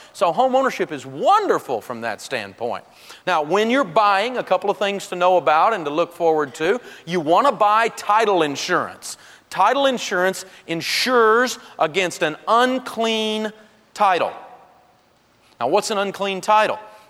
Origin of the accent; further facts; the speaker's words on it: Tennessee, United States; I'm from Tennessee.